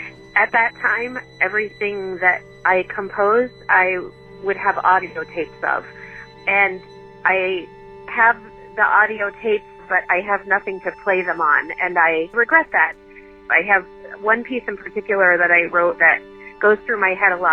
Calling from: Phoenix, Arizona, United States; I'm calling from Phoenix.

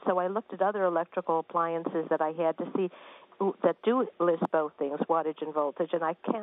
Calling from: New York, United States; Greenwich Village.

